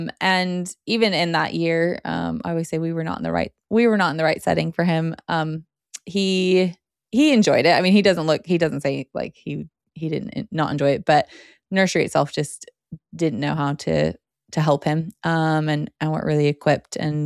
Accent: Seattle, Washington, United States; moved away as an adult; now in United Kingdom; And yeah, but I'm from Seattle. That's where I'm from.

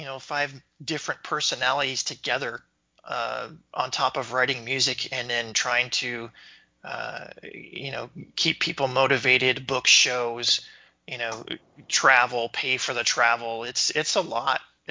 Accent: Spokane, Washington, United States; obviously in my hometown here, Spokane.

